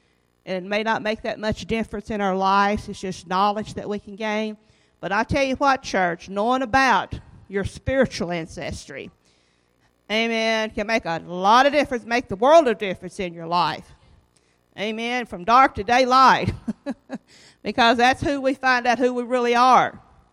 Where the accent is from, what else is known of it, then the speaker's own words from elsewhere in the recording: Flatwoods, Kentucky, United States; a little girl born with red hair and freckles in Kentucky, you know, and born and raised in Kentucky in a place called Flatwoods